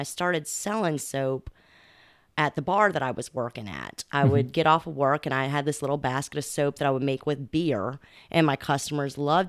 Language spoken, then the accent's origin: English; New Orleans, Louisiana, United States; I'm a 13th generation New Orleanian. I was born and raised in the Carrollton Riverbend neighborhood. I've spent my life in New Orleans.